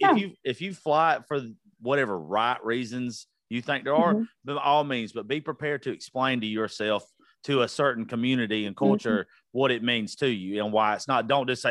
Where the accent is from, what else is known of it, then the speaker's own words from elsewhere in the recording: Georgia, United States; I am from South Georgia.